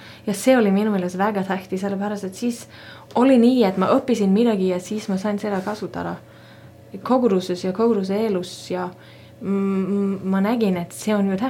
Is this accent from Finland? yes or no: no; Southern Norway, Norway; Estonian is a second language; mina alustasin tegelikult Lõuna-Norra seal minu kodulinnas.